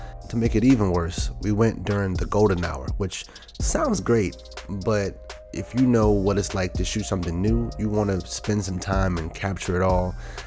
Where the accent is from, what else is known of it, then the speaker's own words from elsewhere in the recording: Maryland, United States; there's an abandoned building where we grew up in Maryland